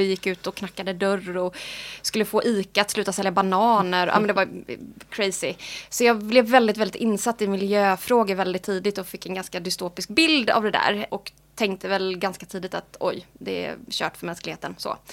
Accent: Småland, Sweden; Jag tror att jag är uppvuxen i Småland, alltså liksom på landet. Och kände nog aldrig riktigt att jag passade in där faktiskt.

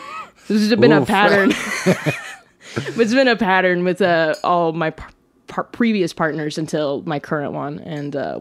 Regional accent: Kansas City, Kansas, United States; I'm from the Kansas side, but it's all Kansas City.

